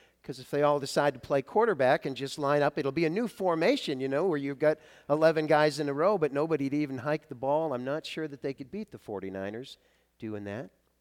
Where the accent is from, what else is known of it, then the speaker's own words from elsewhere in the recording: New England, United States; They know I'm a Patriots fan, and that, you know, but I'm from New England